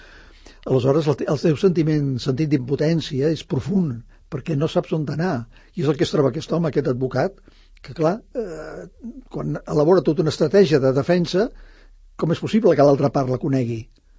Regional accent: Sant Cugat, Catalonia, Spain; Ara, home, soc de Sant Cugat i, per tant, clar, que em fa il·lusió que es representi a Sant Cugat

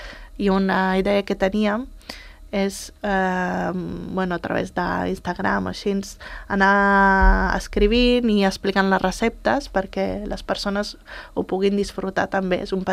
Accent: Italy; Sí, sí, sí, sí. Soc italiana.

